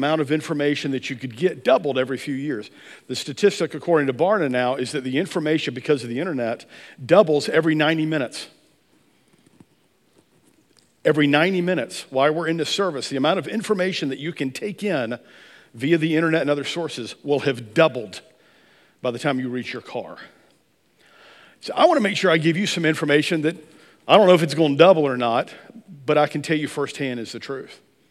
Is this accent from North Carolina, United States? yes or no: yes; North Carolina, United States; also born or lived in Georgia, United States; I'm from Georgia. I live in North Carolina. My entire family was born in North Carolina. They went to Georgia to have me. I don't know what that means. They did. I came back as quick as I could.